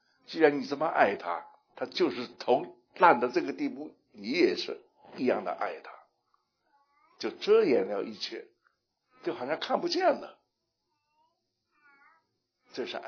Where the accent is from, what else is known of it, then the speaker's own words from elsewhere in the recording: Shanghai, China; 我们这里有上海人吗？上海人，上海人，我们上海人常常想的一句话